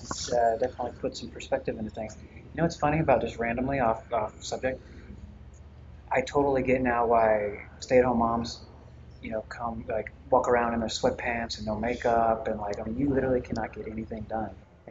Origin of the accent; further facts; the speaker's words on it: Oklahoma, United States; I definitely know the sound. I'm from Oklahoma.